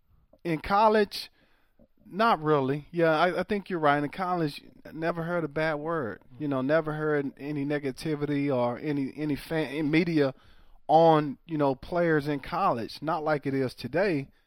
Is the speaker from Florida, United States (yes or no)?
no; Waco, Texas, United States; the town I grew up in Waco